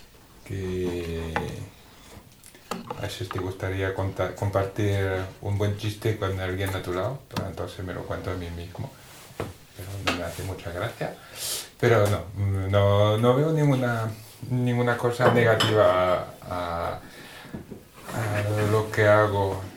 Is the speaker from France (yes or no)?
yes; France; Spanish is a second language; soy francés y soy luthier.